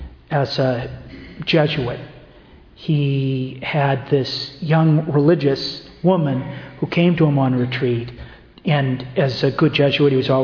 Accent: United States; I really needed to hear as an American who would eat fast food and then just do something else.

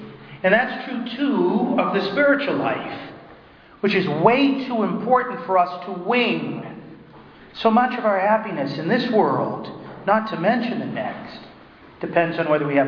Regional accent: New England, United States; I'm from New England. We specialize in winning football championships.

